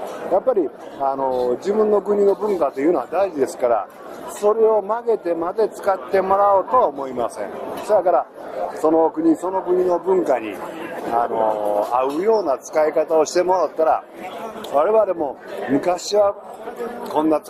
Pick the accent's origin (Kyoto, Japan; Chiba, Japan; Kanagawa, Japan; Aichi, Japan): Kyoto, Japan; Nakagawa; 生まれ故郷の中川というところで北山丸太の生産をしております。